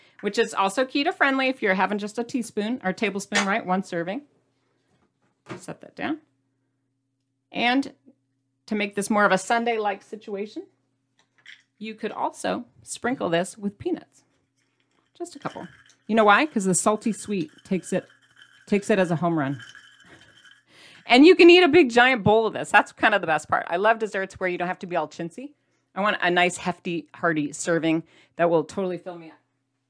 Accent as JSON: {"language": "English", "region": "Midwest", "country": "United States", "said": "Is anyone here from the Midwest? Like me? I'm from the Midwest. Whoop, hello. And in the Midwest, we have Jell-O salad."}